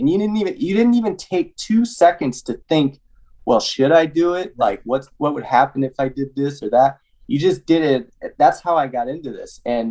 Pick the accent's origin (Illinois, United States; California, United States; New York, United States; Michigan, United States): California, United States; Oakland; No. I grew up in the Bay Area, Oakland, San Francisco Bay Area.